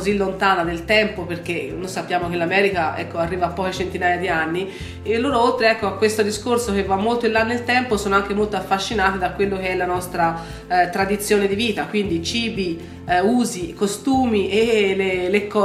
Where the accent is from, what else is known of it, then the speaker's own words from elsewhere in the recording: Siena, Tuscany, Italy; accent: Sienese; now in Montepulciano, Italy; Questo accento è senese, io sono nata a Siena e vissuta sempre lì, e questa è una cosa, insomma, che noi senesi ci portiamo sempre dietro.